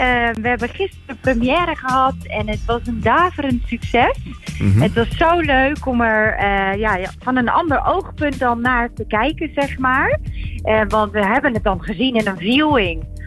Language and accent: Dutch; Enschede, Overijssel, Netherlands; born there; ik ben ook geboren in Enschede.